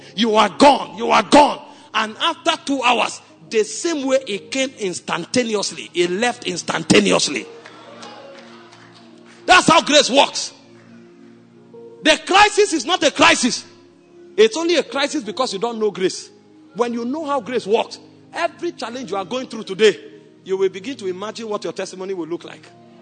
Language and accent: English; Nigeria; And as I landed, the driver that carried me, the moment he knew I came from Nigeria, he started talking to me about Dangote.